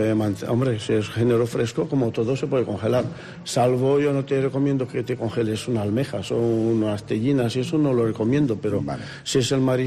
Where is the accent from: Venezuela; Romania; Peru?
Romania; Spanish is a second language; Yo romano.